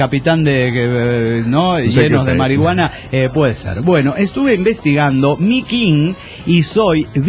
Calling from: Asunción, Paraguay; de Asunción del Paraguay.

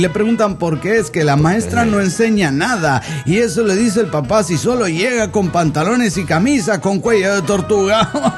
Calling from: Huaraz, Ancash, Peru; De Huaraz, Perú.

